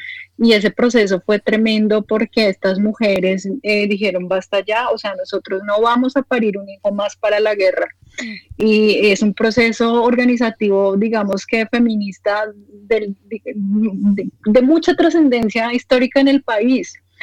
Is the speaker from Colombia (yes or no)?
yes; Colombia; nos tiene que decir a todos algo como ciudadanos, como colombianos